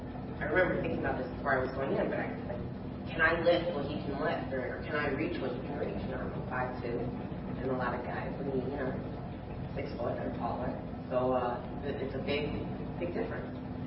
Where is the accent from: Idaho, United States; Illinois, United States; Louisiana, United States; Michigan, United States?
Michigan, United States; now in New York, United States; So I moved to New York. I'm from Michigan